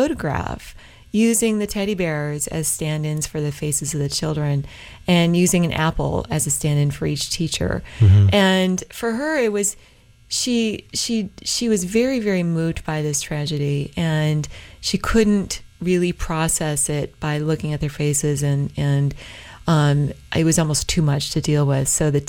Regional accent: Portland, Oregon, United States; People, when I travel and I say I'm from Portland, they really feel like Portland is sort of a nexus

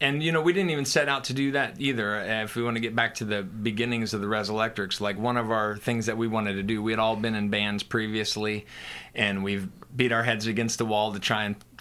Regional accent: Indiana, United States; No, I'm from Southern Indiana, actually.

